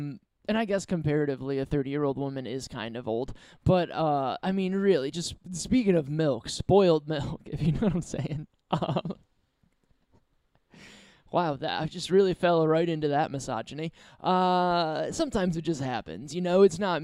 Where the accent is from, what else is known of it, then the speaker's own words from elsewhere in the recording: Perrysburg, Ohio, United States; Like, there's, like, just from my hometown, Perrysburg, Ohio, there's, like, a large amount of people who are, like, wildly successful.